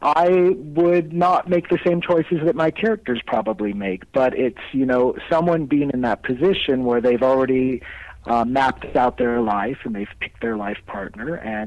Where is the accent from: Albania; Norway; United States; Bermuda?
United States; especially as an American, where we romanticize the idea of it